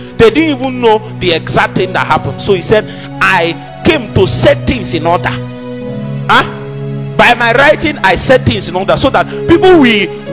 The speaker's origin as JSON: {"language": "English", "town": "Onitsha", "region": "Anambra", "country": "Nigeria", "tie": "born or raised there", "said": "I grew up around Onitsha those days"}